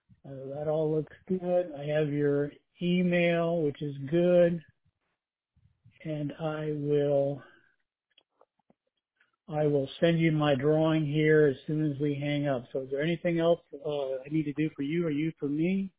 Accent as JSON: {"language": "English", "town": "Tampa", "region": "Florida", "country": "United States", "tie": "born or raised there", "said": "My family, we're all from Tampa. I was born in Tampa. My parents were born in Tampa. My grandparents all came from Cuba. And we've been in Tampa for... since the turn of the century."}